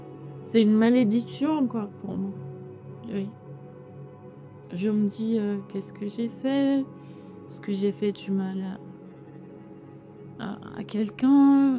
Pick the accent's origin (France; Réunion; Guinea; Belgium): Guinea; Conakry; Pourtant, je suis née, j'ai grandi à Conakry.